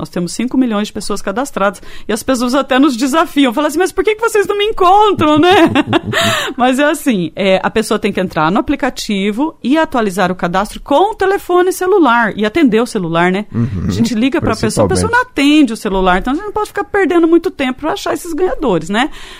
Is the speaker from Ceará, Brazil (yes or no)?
no; Maringá, Paraná, Brazil; Sou de Maringá.